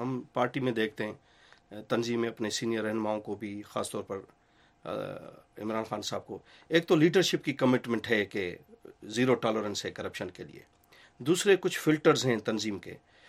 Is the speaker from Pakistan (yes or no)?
yes; Sindh, Pakistan; سندھ میں چونکہ میرا تعلق دیہات سے ہے